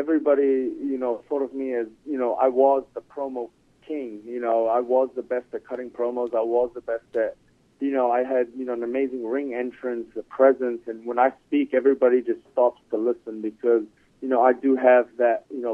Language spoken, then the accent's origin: English; Egypt; also born or lived in Saudi Arabia / New Zealand; now in United States; I grew up in Egypt. I lived there. I lived in Saudi Arabia. I grew up in New Zealand, then moved to America, then played pro basketball all over the world.